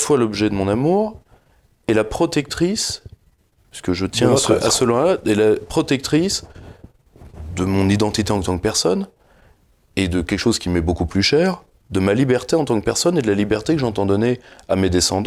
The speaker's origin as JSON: {"language": "French", "region": "Normandy", "country": "France", "lives_now": "Paris, France", "said": "chez moi en Basse-Normandie, donc dans la région du Perchornais"}